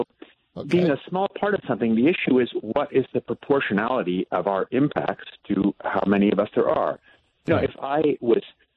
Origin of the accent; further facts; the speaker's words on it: Ottawa, Ontario, Canada; now in Alberta, Canada; I grew up in Ottawa. Live in Alberta more now.